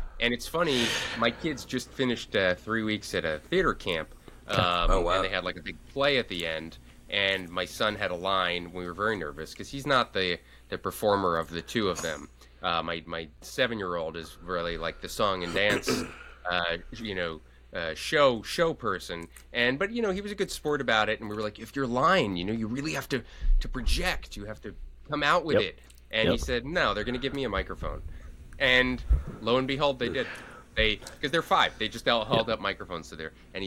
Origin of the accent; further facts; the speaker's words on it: New Jersey, United States; I'm from New Jersey, and I remember growing up they called it America's armpit.